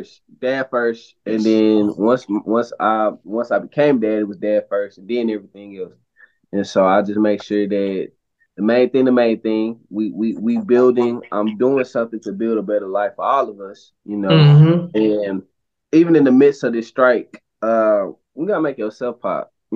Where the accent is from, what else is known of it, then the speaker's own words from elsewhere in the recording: the South, United States; So I was like, nah, I'm from the South. I cannot do this.